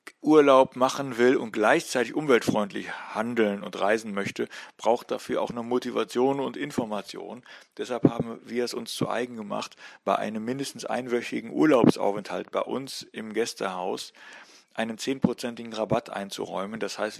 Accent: Rhineland, Germany; accent: Rhineland; now in Flensburg, Germany; da ich selbst kein Eingeborener bin, sondern selbst als Rheinländer, wie man wahrscheinlich noch hört, in vielen Regionen der Welt unterwegs war

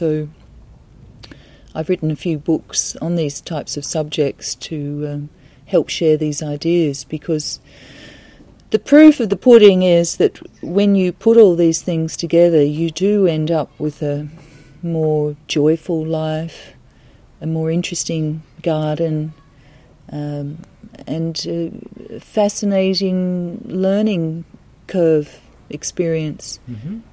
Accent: Australia; now in Ireland; I come from Australia. I'm also living part of the time in Ireland and I hope to be moving there in 2015.

